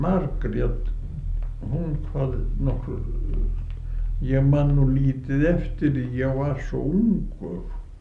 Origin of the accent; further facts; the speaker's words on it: Miðvík, Westfjords, Iceland; Í Miðvík.